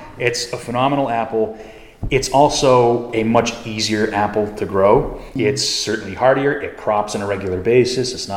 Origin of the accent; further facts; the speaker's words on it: Bolton, Massachusetts, United States; Bolton, Massachusetts.